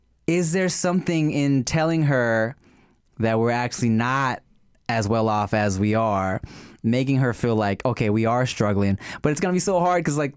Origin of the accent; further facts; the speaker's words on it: Billings, Montana, United States; born there; I mean, as many of you know, I was born in Billings, Montana, right?